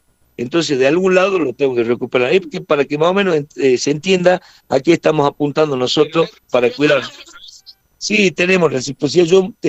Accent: Salta, Argentina; Nosotros somos salteños, somos fuertes, pero bien humanos.

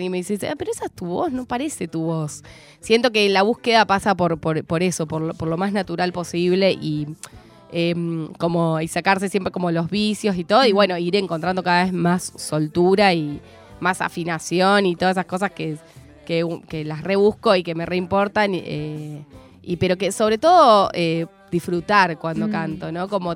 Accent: Rosario, Santa Fe, Argentina; now in Buenos Aires, Argentina; Cuando me vine a vivir a Buenos Aires, porque soy de Rosario, sí, claro, me vine a estudiar

